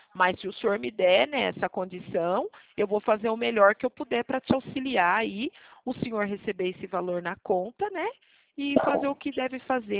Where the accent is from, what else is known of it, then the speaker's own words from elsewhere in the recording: Campo Limpo Paulista, São Paulo, Brazil; E eu sou do interior de São Paulo, sim, de Campo Limpo Paulista, próximo Jundiaí, o senhor conhece?